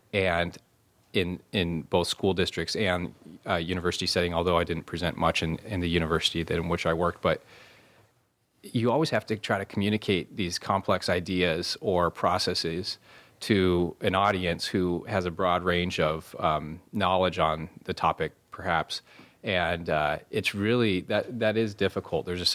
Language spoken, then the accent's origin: English; Kodiak Island, Alaska, United States; My wife and I came over from Kodiak Island, where both of us kind of grew up